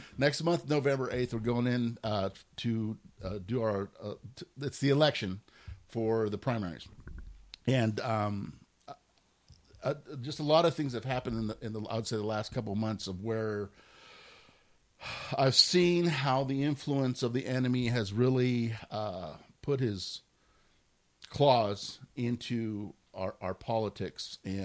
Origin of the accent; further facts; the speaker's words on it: California, United States; I'm formerly from California. I like to call myself a refugee from California.